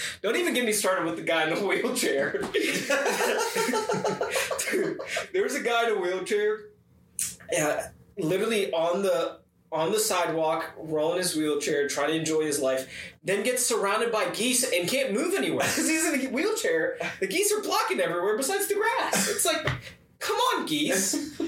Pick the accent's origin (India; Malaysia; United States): Malaysia; a bunch of Malaysian people. I'm Malaysian.